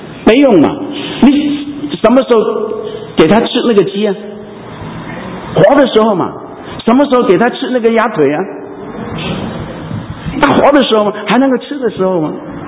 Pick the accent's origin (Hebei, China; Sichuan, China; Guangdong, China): Guangdong, China; 这广东话睡贼我们广东人 很特别的